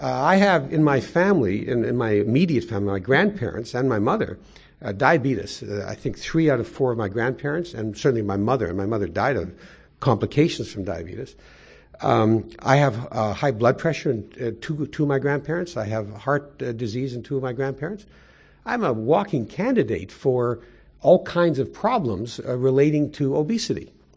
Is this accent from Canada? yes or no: yes; Winnipeg, Manitoba, Canada; now in Toronto, Canada; he had moved away from my hometown of Winnipeg